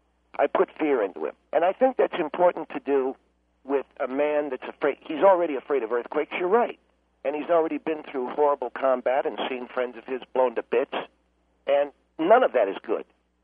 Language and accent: English; California, United States; well, I come from California, earthquake country